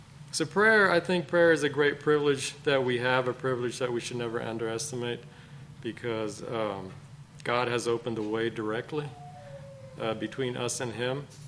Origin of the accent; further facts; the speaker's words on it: Costa Rica; So I grew up in Costa Rica, and there's a printing shop there.